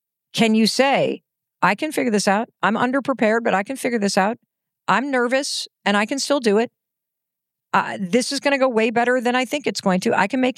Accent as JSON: {"language": "English", "region": "Michigan", "country": "United States", "tie": "born or raised there", "said": "I grew up in Western Michigan and was always outside."}